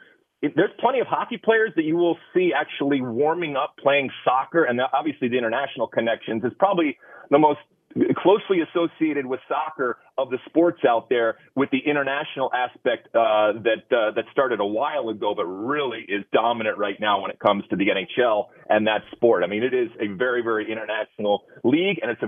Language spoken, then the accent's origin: English; Michigan, United States; And I grew up in Michigan, and I know your wife's from Michigan.